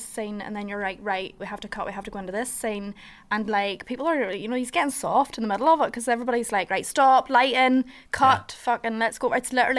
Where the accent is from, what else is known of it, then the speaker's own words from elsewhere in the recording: Ireland; I'm Irish, obviously, I'm from Ireland